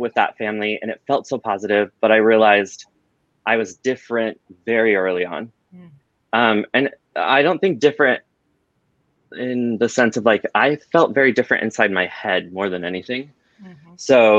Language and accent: English; Washington, United States; I grew up in Washington State, in central Washington. So very desert. It was a migrant farm worker's town.